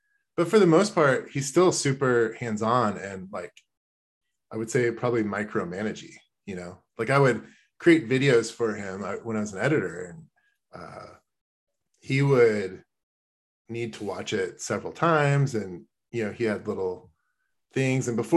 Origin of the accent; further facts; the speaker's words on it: Austin, Texas, United States; growing up in Austin is so nice and it's like so educated, and it's just it is a very fancy city, especially for Texas